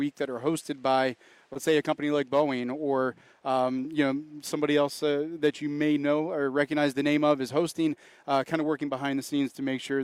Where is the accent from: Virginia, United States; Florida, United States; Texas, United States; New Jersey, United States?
Virginia, United States; now in Wisconsin, United States; So I'm originally from Virginia. Went to school in Virginia, and then my wife is from the Green Bay area. So when we had the opportunity to make a move to Wisconsin, kind of jumped all over it.